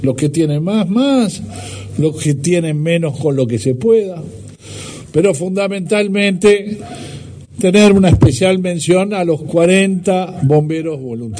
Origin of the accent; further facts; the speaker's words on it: Uruguay; Y no importa de qué partido somos todos solidarios, esa es nuestra matriz como uruguayos.